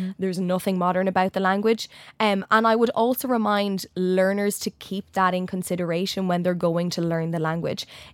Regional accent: Leinster, Ireland; Yeah, I suppose I'm from County Longford, so I wasn't necessarily raised surrounded by the language in the same way that other people have been.

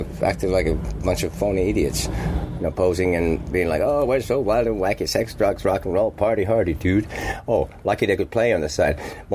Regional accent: Finland; People are brought up in a different way over there, but yeah, I'm glad I'm from Finland

